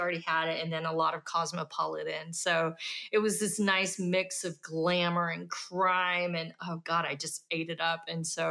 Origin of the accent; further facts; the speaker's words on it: Fort Smith, Arkansas, United States; And Fort Smith is my hometown, and they did not have an indie bookstore when my debut came out.